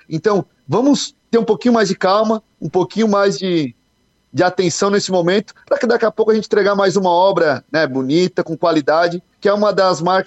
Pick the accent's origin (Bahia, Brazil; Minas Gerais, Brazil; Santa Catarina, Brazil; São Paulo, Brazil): Santa Catarina, Brazil; Estação Cocal; inclusive eu sou de Estação Cocal, né?